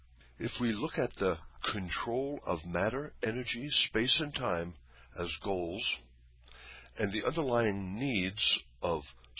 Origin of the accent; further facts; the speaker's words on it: United States; As an American, the idea that bigger is better is very common.